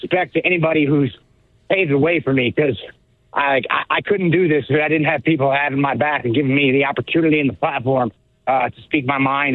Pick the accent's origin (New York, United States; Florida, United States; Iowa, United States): Iowa, United States; Davenport; Yeah, I'm from Iowa. I grew up there in Davenport. Spent most of my life there. Still consider it my home. It'll always be my home.